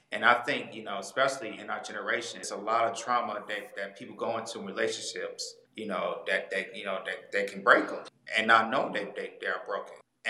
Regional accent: Michigan, United States; moved away; you know, she's coming from Georgia, I'm coming from Michigan. So moving to another state

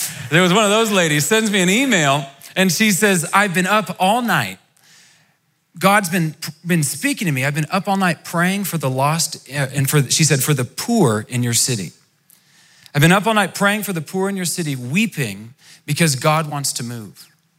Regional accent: Walla Walla, Washington, United States; moved away; I grew up in America. I'm from Washington State, Walla Walla, a town so nice they named it twice. That's where I grew up.

